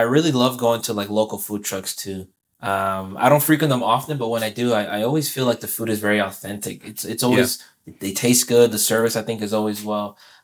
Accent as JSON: {"language": "English", "country": "Honduras", "lives_now": "United States", "said": "I consider myself, quote unquote, 100% Honduran."}